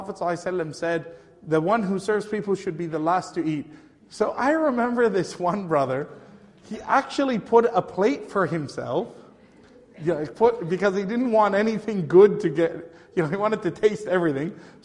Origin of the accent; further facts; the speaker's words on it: Toronto, Ontario, Canada; in Masjid Tariq, where I grew up in Toronto, the Toronto and Region Islamic Center